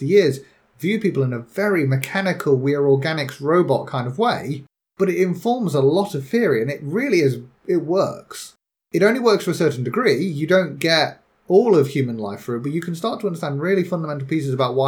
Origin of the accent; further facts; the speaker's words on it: United Kingdom; because I am British